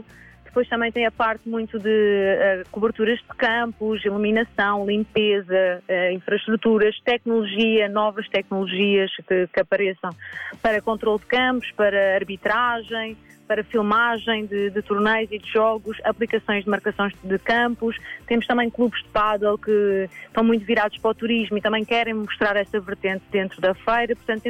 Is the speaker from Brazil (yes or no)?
no; Portugal; como português e como nós sabemos como é que funciona feiras